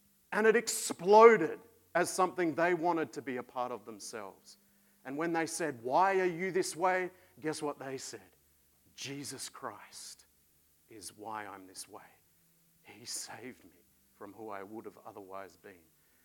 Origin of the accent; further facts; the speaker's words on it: Australia; for me as an Aussie anyway